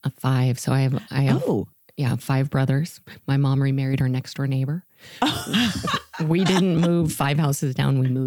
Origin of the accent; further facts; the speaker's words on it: California, United States; Because also growing up in the Central Coast, you know, we're known for our meat up there, cattle and lots of good sourcing from the best, you know, farms.